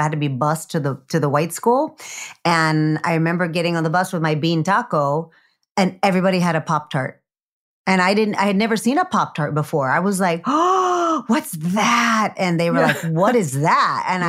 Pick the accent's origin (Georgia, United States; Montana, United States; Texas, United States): Texas, United States; And we're from the ranch. I'm also from South Texas, and we would grow the food.